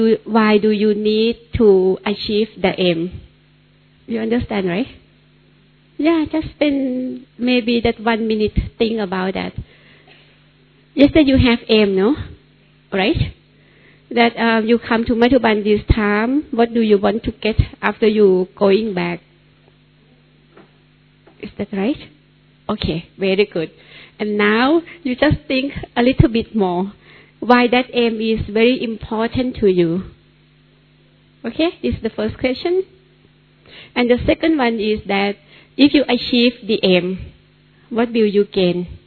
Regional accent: Bangkok, Thailand; I'm from Bangkok, Thailand. I'm coordinating Baba Center over there.

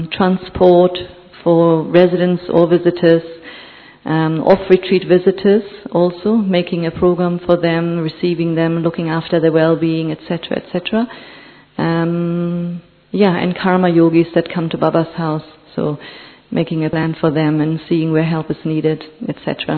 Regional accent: Germany; now in Oxford, United Kingdom; I'm originally from Germany, so I took Jan in Germany 37 years ago, and I've been living in England for many, many years.

